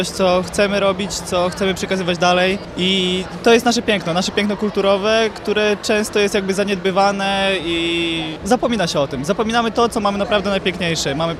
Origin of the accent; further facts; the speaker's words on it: Siemiatycze, Podlaskie Voivodeship, Poland; moved away as an adult; now in Warsaw, Poland; Ja jestem z Siemiatycz, pochodzę z Siemiatycz, rozwinąłem się w Zespole Małe Podlasie, ale dalej swoją karierę kontynuuję teraz w Warszawie, w Warszawiance. Tańczę od 18 lat, taniec ludowy, 12 lat w Siemiatyczach, potem na studia poszedłem do Warszawy, więc zmieniłem zespół.